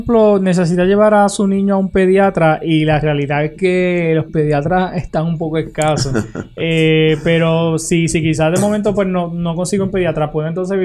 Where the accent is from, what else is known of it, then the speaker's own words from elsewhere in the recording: Utuado, Puerto Rico; que tengo en la emisora Éxitos 1530 M y 98.3 FM en mi pueblo de Utuado